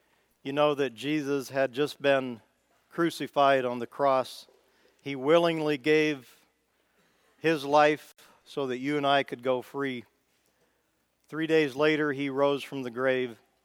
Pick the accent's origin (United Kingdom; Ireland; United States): United States; Midwest; accent: Midwest; That word lovest, with my Midwest accent, I'll probably pronounce it wrong